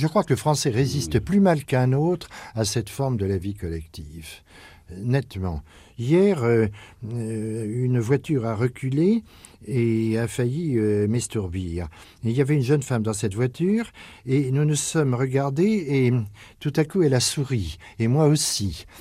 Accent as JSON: {"language": "French", "town": "Paris", "region": "Île-de-France", "country": "France", "also_born_or_lived": "Chambéry", "said": "Mais non, je suis parisien, mais j'ai eu la chance de connaître très tôt la montagne."}